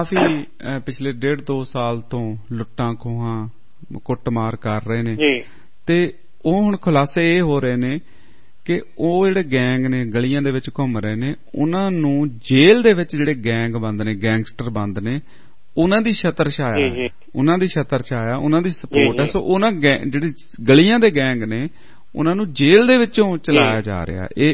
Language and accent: Punjabi; Punjab, India; ਅਸੀਂ ਪੰਜਾਬ ਤੋਂ ਵੀ ਆਏ ਹਾਂ